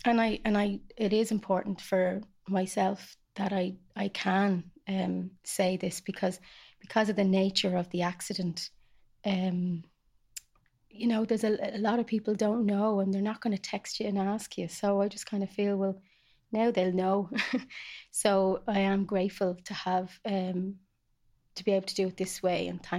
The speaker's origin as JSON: {"language": "English", "country": "Ireland", "tie": "born or raised there", "said": "growing up in Ireland. And, you know, it was 1980 when I was born."}